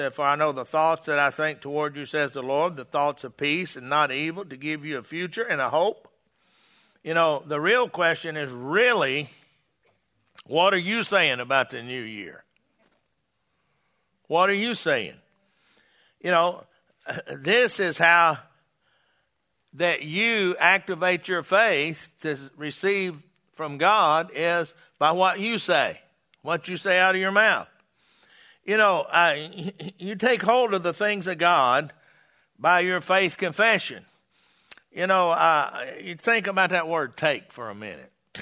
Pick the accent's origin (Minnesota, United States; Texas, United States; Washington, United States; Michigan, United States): Texas, United States; See, I'm from Texas. I said something.